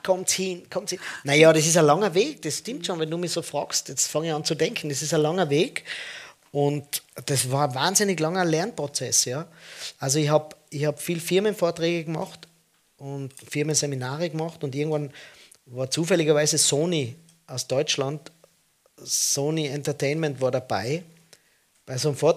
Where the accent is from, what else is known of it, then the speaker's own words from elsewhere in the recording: Tyrol, Austria; Leute, ich sage immer, was wiegt's das hat, sagt man bei uns in Tirol, ja.